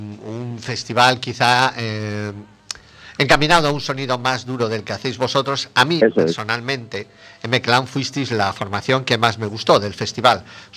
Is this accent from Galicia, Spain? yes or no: yes; A Coruña, Galicia, Spain; esta gira la habéis empezado el pasado 14 de marzo en mi tierra, aquí en A Coruña